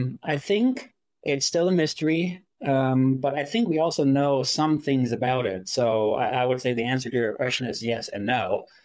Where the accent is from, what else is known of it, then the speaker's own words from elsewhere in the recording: Germany; And then growing up in Germany, I'm a tropical meteorologist now. Growing up there, there's no hurricanes, tropical weather